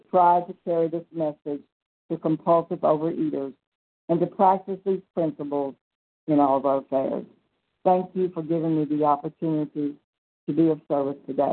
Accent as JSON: {"language": "English", "town": "Pensacola", "region": "Florida", "country": "United States", "said": "I'm from Pensacola, Florida, recovered through God's grace one day at a time."}